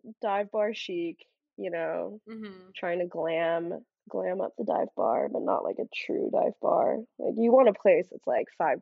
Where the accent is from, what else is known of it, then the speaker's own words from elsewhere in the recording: New York, United States; Born and raised in New York, I grew up in Queens. I went to high school in Manhattan and then went undergrad across the country in California and moved back.